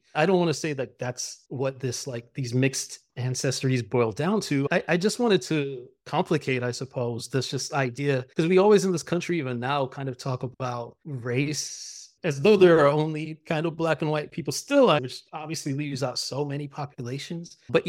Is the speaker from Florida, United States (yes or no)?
yes; Florida, United States; I grew up in Florida.